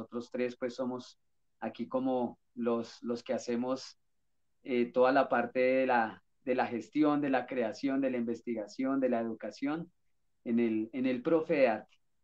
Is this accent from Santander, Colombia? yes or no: no; Facatativá, Cundinamarca, Colombia; moved away as an adult; now in Bogotá, Colombia; soy oriundo de Facatativá, Cundinamarca. Llegué en el año 2008 aquí a Bogotá a estudiar